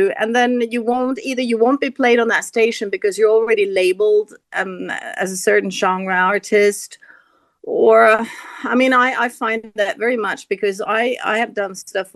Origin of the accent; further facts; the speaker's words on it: Norway; And for me, I grew up in Norway, and I didn't really particularly like the snow other than Christmas.